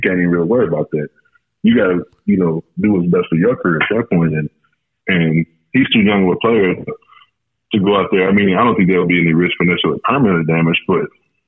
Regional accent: Glen, Louisiana, United States; I'm from Glen, Louisiana. I played at Vanderbilt.

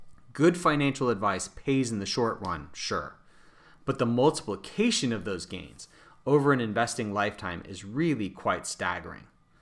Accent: United States; now in Canada; So even though I'm living in Canada right now, I'm an American, and in this country, in my home country, there is still not a global fiduciary standard.

